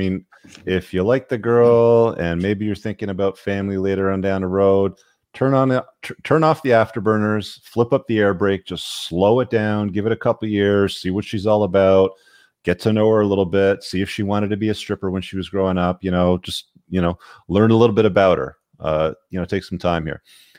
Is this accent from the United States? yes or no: no; Canada; I'm a Canadian